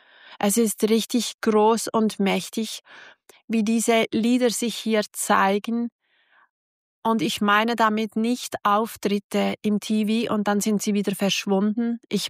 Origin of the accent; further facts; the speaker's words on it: Switzerland; ich komme aus der Schweiz und meine Heimat ist unglaublich sicher und beschaulich.